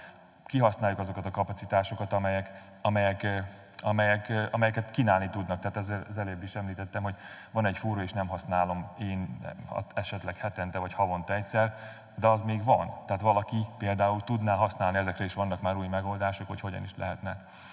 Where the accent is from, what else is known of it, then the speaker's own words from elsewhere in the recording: Nyírbátor, Szabolcs-Szatmár-Bereg, Hungary; hogy Nyírbátorból származok, én is nyírségi vagyok